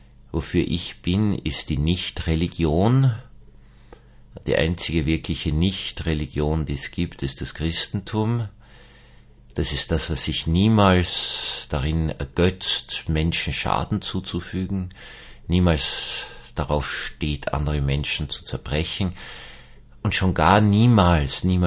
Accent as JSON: {"language": "German", "country": "Austria", "said": "der ist natürlich noch für mich als Österreicher viel, viel ärger"}